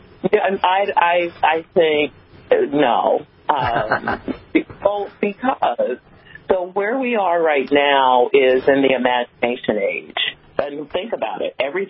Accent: Brooklyn, New York, United States; Brooklyn, which at the time I grew up was, you know, inner city with a lot of...

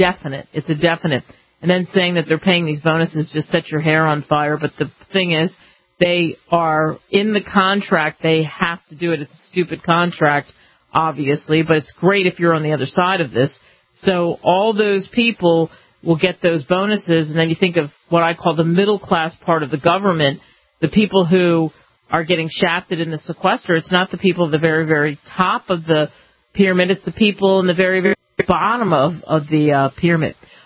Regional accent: New Jersey, United States; I was a big fan growing up in Jersey of The Sopranos.

